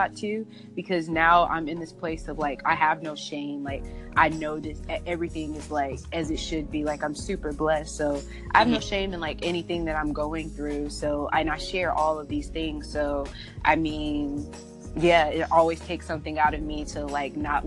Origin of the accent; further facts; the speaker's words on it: Louisiana, United States; Like, my family is heavily Baptist. I'm from Louisiana, so it's like they're very traditional.